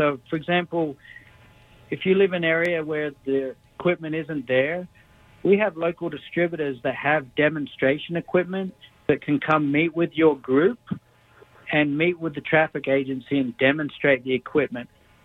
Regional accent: Australia; I'm from Australia originally, and actually we've had these signals in Australia as long as I can remember.

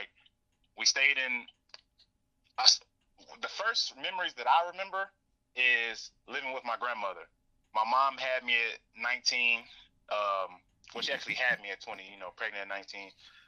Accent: Charlotte, North Carolina, United States; I grew up in Charlotte. I was more city. You know, I'm not like from a country town or nothing like that. I grew up in a neighborhood with plenty of kids.

